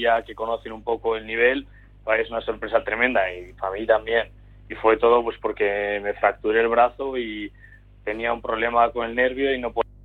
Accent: Bilbao, Basque Country, Spain; yo soy de Bilbao de toda la vida, pero es verdad que llevo muchos años fuera.

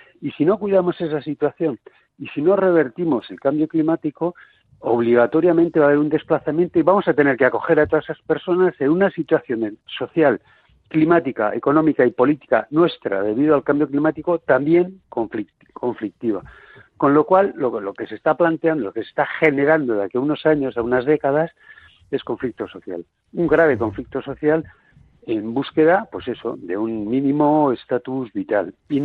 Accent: Basque Country, Spain; nosotros no somos conscientes, como sociedad vasca o europea

